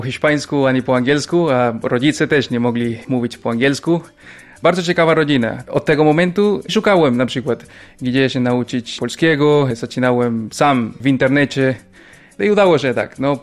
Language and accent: Polish; Caracas, Capital District, Venezuela; Polish is a second language; now in Warsaw, Poland; jestem z Caracas, Wenezueli